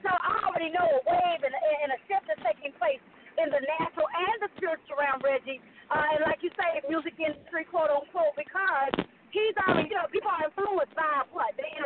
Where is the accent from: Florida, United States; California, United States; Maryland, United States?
Florida, United States; Miami; now in Atlanta, United States; because I'm actually leaving from my hometown, Miami, Florida, back to Atlanta, Georgia.